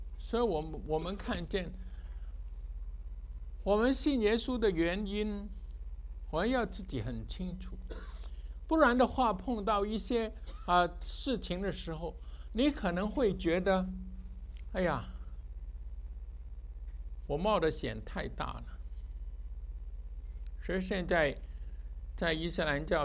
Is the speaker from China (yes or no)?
yes; China; 这个我们中国人是很了解。因为呢、中国人以前的死刑、都是什么，都是先游街，对不对？